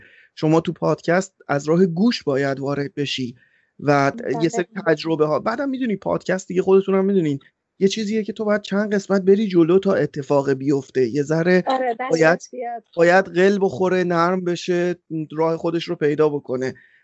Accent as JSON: {"language": "Persian", "country": "Iran", "said": "چون ببین ما آخر ایرانیم دیگه"}